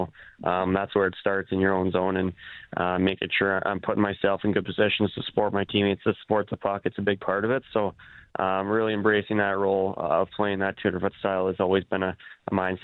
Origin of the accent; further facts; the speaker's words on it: Macklin, Saskatchewan, Canada; growing up in a very small town, it's kind of a blue-collar place. Helping my grandparents and my dad on the farm